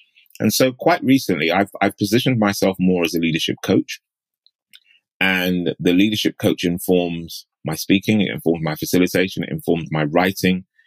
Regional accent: United Kingdom; there are some times where I will use self-deprecating humor around being British, being black, and what have you

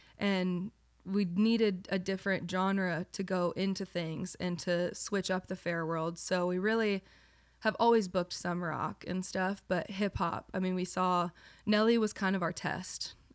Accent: Arkansas, United States; I came from Arkansas. Like, this isn't supposed to be where I'm at.

